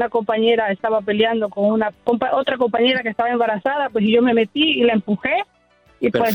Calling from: Maryland, United States; Spanish is a second language; Sí, le estoy llamando de Maryland. Yo tengo casi 10 años aquí en el país

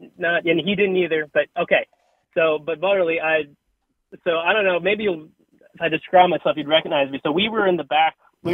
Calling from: Houston, Texas, United States; from Houston.

